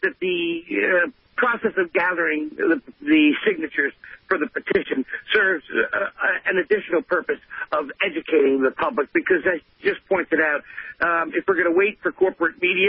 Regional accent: New York, United States; as a 9/11 family member, as a New Yorker, as an American, as a patriot

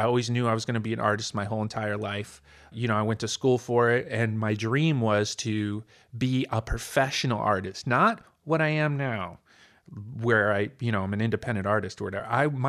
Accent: Ohio, United States; I grew up in Ohio. I grew up in the suburbs.

